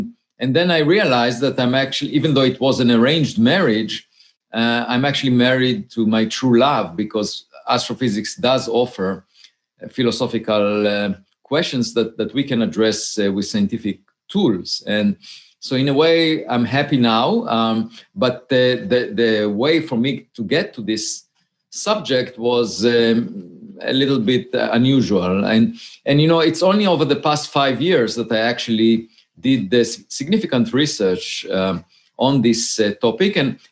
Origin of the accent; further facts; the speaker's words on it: Israel; when I got to the age of 18, I grew up in Israel and I had to serve in the military.